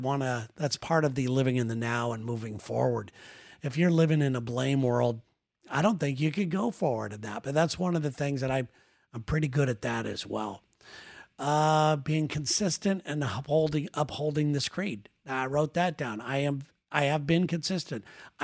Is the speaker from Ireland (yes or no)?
yes; Ireland; And being an Irish guy, that's probably one of the things that I need to work on the most.